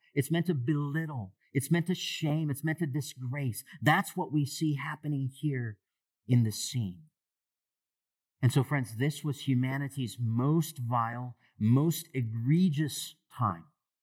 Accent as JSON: {"language": "English", "region": "Michigan", "country": "United States", "tie": "born or raised there", "said": "It's kind of like a Michigander accent, okay? I grew up in Michigan."}